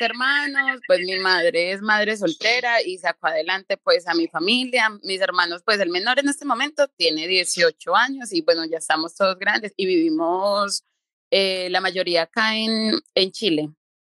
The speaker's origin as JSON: {"language": "Spanish", "town": "Manizales", "region": "Caldas", "country": "Colombia", "tie": "born or raised there", "also_born_or_lived": "Bogotá", "said": "Yo nací en Bogotá, Colombia, en el 89, tengo 32 años, mis primeros años como tal fueron en Bogotá, ya después como a los 9 años migramos a noroccidente de Colombia, que es una ciudad que se llama Manizales, el eje cafetero."}